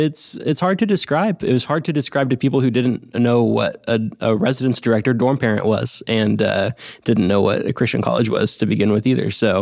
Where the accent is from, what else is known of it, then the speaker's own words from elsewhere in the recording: Santa Clarita, California, United States; And we grew up in Santa Clarita, which is just a ways outside Los Angeles.